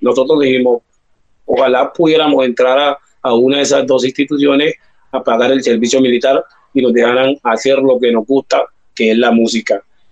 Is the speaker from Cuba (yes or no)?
yes; Cuba; soy cubano, pero la raíz viene de África